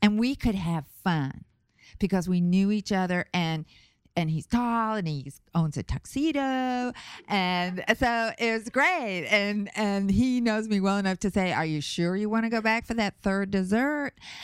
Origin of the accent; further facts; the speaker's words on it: Brooklyn, New York, United States; I'm originally from Brooklyn, so I talk with my hands